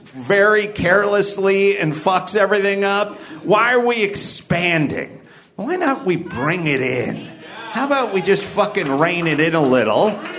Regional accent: California, United States; We got rules, because I'm from California, right?

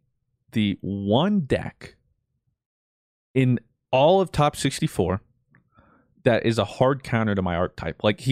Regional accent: Colorado, United States; No. I'm this nobody from Colorado.

